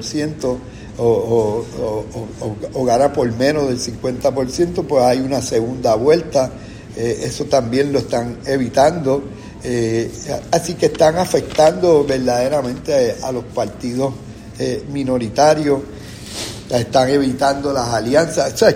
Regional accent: Puerto Rico; nuestros valores, nuestra idiosincrasia como puertorriqueños, cada día estamos perdiendo.

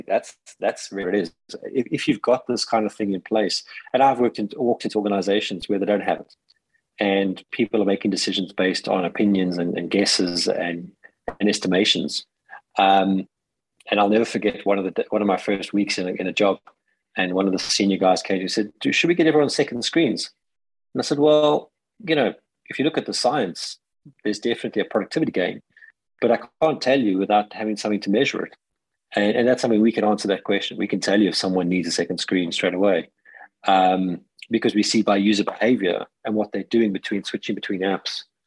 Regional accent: South Africa; now in United Kingdom; I am a South African living in the UK.

